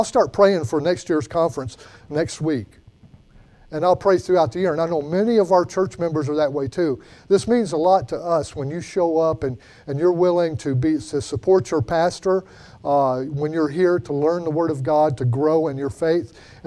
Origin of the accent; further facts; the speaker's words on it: Alabama, United States; I'm from Alabama originally, and it's good to see some Southerners out there.